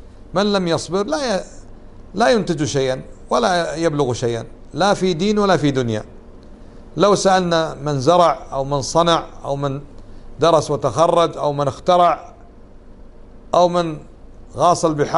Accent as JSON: {"language": "Arabic", "country": "Kuwait", "said": "هذه من البدع، كانت عندنا في الكويت كما الآن في السودان، احنا الحمد لله تقريبا انقرضت"}